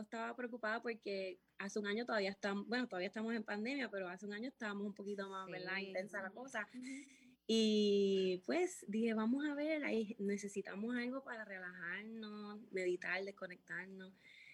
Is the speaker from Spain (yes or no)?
no; Aguadilla, Puerto Rico; hace un año abrí un taller aquí en Aguadilla, de donde yo soy